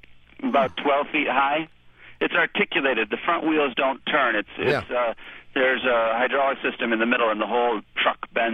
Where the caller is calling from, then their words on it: McMurdo Station, Antarctica; I'm calling from McMurdo Station, Antarctica.